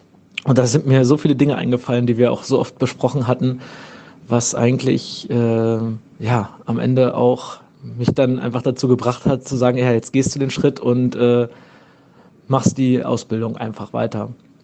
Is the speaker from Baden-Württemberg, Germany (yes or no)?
no; Gifhorn, Lower Saxony, Germany; ich komme aus Gifhorn und dort wohne ich an so einem kleinen Seegebiet, das nennt sich Tankumsee, sehr ländlich, sehr schön dort.